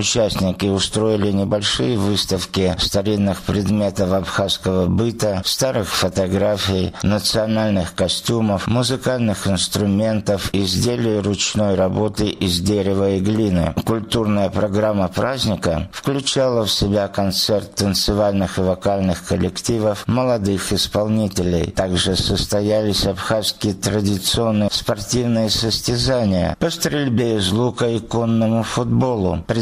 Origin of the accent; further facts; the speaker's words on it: Lykhny, Abkhazia, Georgia; Всегда очень горжусь тем, что я родом из Лыхны.